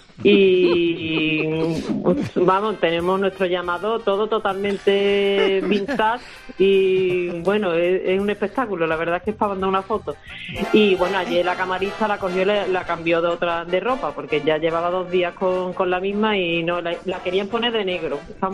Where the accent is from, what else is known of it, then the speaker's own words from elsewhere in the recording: Seville, Andalusia, Spain; Yo soy de Sevilla.